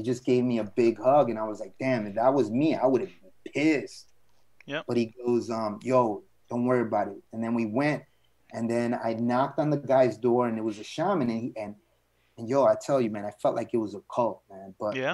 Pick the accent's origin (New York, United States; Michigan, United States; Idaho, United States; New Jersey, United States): New York, United States; Brooklyn; born there; I was born in Brooklyn